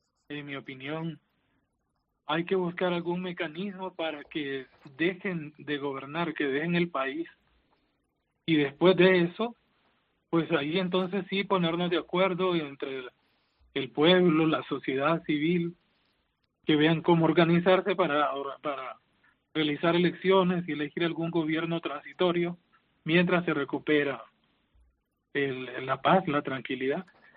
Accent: Nicaragua; moved away as an adult; Y recuerdo también el día que salí de Nicaragua por la montaña, el 14 de agosto del año pasado.

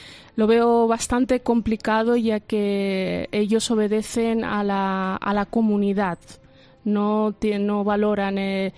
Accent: Spain; como yo, somos muchos los españoles que somos un elemento positivo y de fuerza de nuestro país

